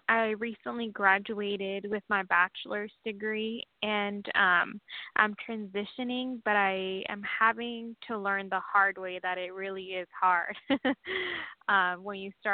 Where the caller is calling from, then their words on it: Washington, United States; I'm calling from Washington.